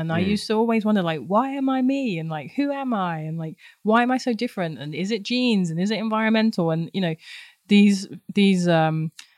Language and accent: English; London, United Kingdom; my time growing up in London